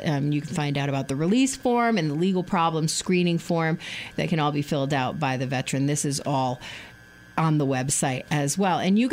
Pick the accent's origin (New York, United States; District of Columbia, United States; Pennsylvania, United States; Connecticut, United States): Connecticut, United States; Rocky Hill; like I grew up in Rocky Hill